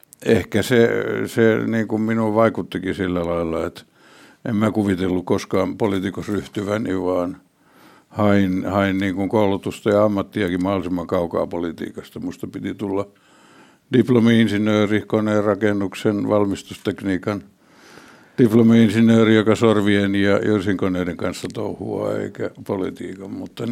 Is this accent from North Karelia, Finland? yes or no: no; Helsinki, Uusimaa, Finland; No me asuttiin sitten 50-luvun loppupuolelta lähtien Munkkiniemessä. Mä synnyin Kruunuhassa. Silloin he asuivat pienessä kaksiossa tuossa Kruunikassa ja sitten me muutettiin 40-luvun puolivälissä sitä aikaa. Mä en vielä muista tuonne Takatöölöön, niin kuin silloin sanottiin, Pihlajatielle